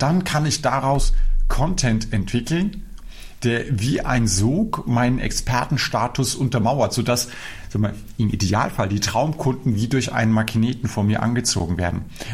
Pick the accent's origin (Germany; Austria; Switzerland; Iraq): Austria; Upper Austria; wir kommen alle aus Oberösterreich